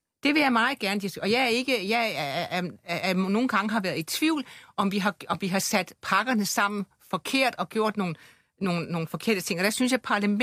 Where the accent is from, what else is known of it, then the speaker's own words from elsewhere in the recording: Region of Southern Denmark, Denmark; jeg var venstremand, jeg var fynbo, jeg var dansker, jeg var europæer.